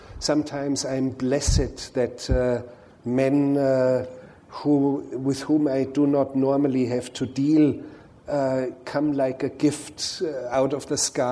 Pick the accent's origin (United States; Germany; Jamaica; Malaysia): Germany; Bavaria; English is a second language; I grew up as a boy, I grew up in Bavaria in the mountains, and I was looking after cows